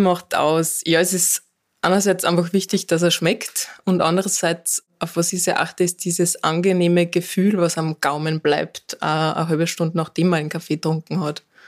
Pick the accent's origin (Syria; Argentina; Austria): Austria; Gmunden, Upper Austria; Ja, ich bin in Gmunden geboren und habe meine Kindheit da verbracht